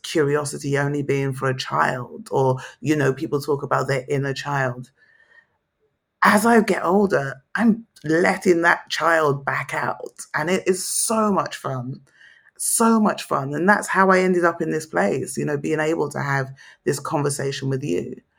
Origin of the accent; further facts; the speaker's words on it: London, United Kingdom; I was born in Southeast London. You know, I grew up, I was brought up Catholic, went to convent school. My father, Nigerian, Igbo. My mother, Guyanese, Amerindian.